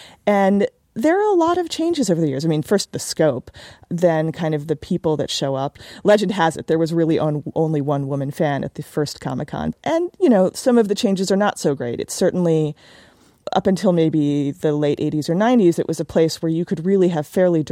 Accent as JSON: {"language": "English", "town": "Washington", "region": "District of Columbia", "country": "United States", "tie": "born or raised there", "said": "they've rebuilt parts of my hometown, Washington, D.C. It's set in 1984, and they've rebuilt a bunch of things from 1984 that I remember from when I was a kid."}